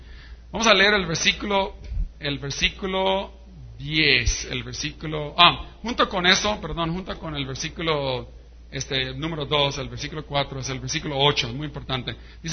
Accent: Chula Vista, California, United States; yo me crié en Estados Unidos, en Chula Vista

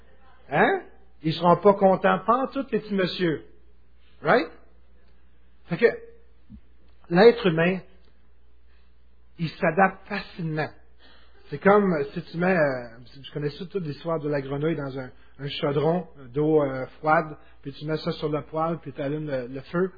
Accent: Quebec, Canada; Que je peux dire ça, je suis québécois.

